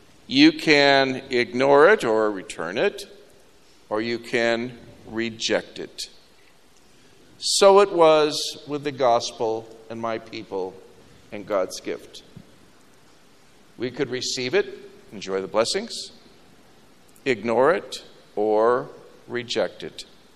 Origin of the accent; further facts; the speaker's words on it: Washington, United States; I grew up in Washington State. My father had a jewelry store.